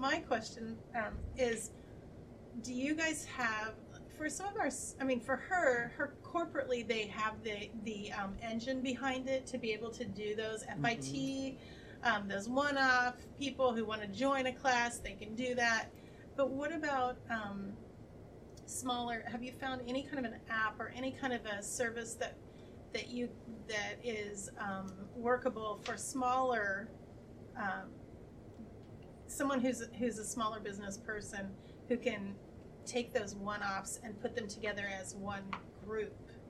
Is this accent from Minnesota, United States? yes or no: yes; Bloomington, Minnesota, United States; I'm from Bloomington, Minnesota.